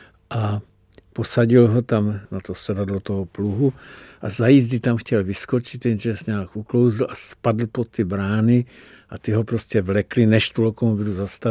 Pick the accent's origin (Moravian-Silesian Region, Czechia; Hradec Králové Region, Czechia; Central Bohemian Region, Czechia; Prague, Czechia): Prague, Czechia; born there; Já jsem se narodil v Kobylisích